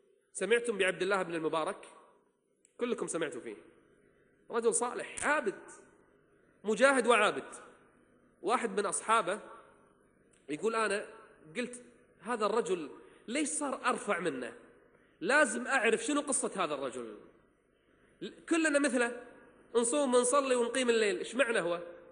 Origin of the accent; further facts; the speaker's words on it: Kuwait; عندنا في الكويت